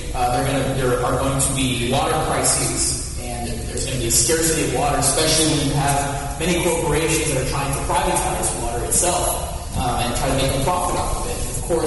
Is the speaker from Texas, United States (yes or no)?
yes; Texas, United States; and for myself growing up in Texas